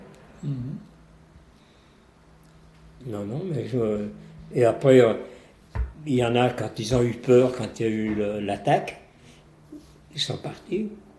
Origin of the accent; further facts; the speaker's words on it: Italy; born there; Non. Ah, moi, je suis né en Italie.